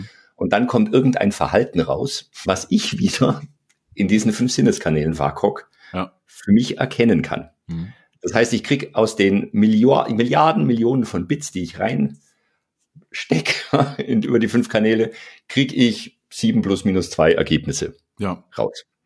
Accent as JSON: {"language": "German", "region": "Bavaria", "country": "Germany", "said": "Also ich komme ja aus Bayern, da sagen wir die Chemie."}